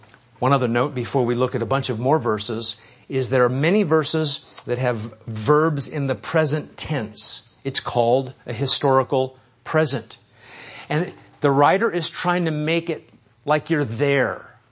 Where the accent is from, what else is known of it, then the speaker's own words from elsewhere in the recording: New England, United States; I'm from New England, so sometimes we talk back.